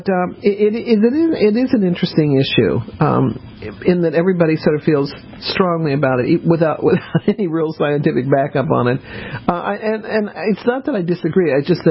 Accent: Colorado, United States; I grew up in Colorado

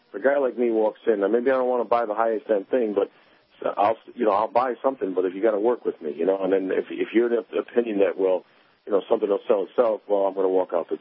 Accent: Scotland, United Kingdom; I'm a cheapskate. I'm a Scotsman.

